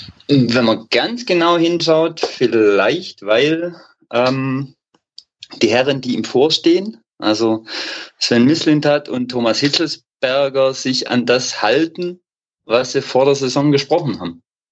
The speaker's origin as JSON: {"language": "German", "country": "Germany", "tie": "born there", "lives_now": "Stuttgart, Germany", "said": "Ich bin gebürtiger Ostelbler, wohne aber seit mittlerweile an die 20 Jahren hier im schönen Stuttgart."}